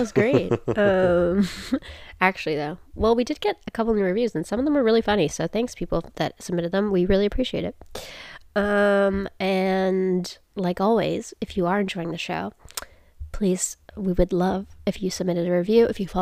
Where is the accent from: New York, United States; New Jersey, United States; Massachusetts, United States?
Massachusetts, United States; Have you ever been to Massachusetts? I'm just kidding. We're from